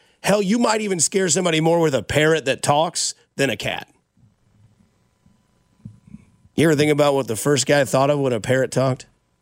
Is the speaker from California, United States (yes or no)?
no; Kansas City, Missouri, United States; now in Denver, United States; I'm from Kansas City. I live in Denver, and now that I'm not there, I can hear how our accent